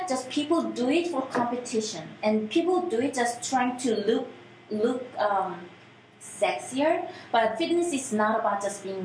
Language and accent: English; South Korea; English is a second language; moved away as an adult; also born or lived in United States; I am not American, and all my 20 years I was raised and lived in Korea, so I was born also.